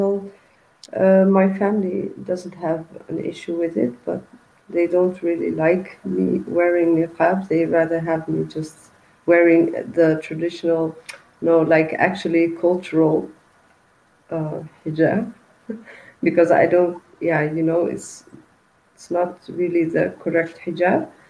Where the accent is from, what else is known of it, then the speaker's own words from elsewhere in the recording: Netherlands; I'm from the Netherlands, yes.